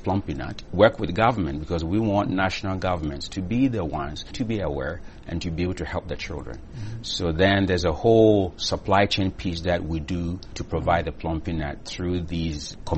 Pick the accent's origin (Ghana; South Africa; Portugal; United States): Ghana; born or raised there